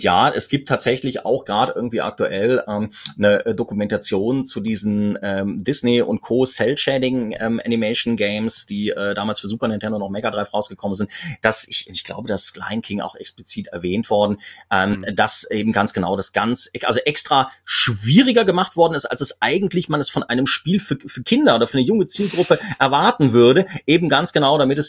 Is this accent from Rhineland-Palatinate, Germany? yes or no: yes; Mainz, Rhineland-Palatinate, Germany; also born or lived in Cologne; Ich bin gebürtiger Kölner in Mainz aufgewachsen